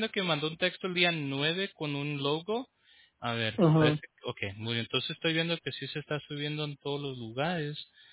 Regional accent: Prescott Valley, Arizona, United States; Sí, de hecho, en Prescott, Arizona, fui donde okay. Nací. Soy de Prescott Valley, ¿verdad?

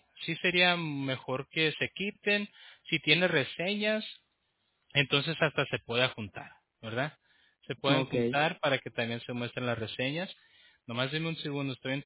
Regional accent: Prescott Valley, Arizona, United States; Sí, de hecho, en Prescott, Arizona, fui donde okay. Nací. Soy de Prescott Valley, ¿verdad?

